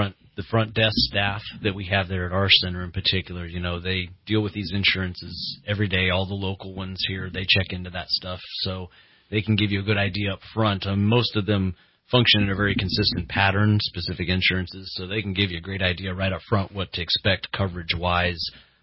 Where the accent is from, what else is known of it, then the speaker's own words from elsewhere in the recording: Kansas City, Missouri, United States; now in Reading, United States; Well, my wife and I came here to the Reading area summer of 2012. So we are Midwesterners. We came from Kansas City, Missouri.